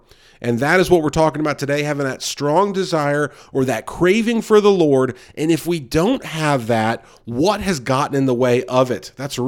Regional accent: South Carolina, United States; now in North Carolina, United States; I moved to North Carolina from South Carolina, not too far, but I guess far enough to realize I had a lot of allergies I never knew I had

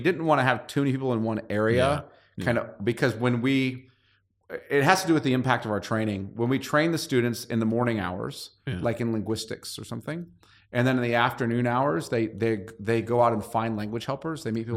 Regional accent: California, United States; And so whenever I hear that as a Californian, I think Ocean Pacific.

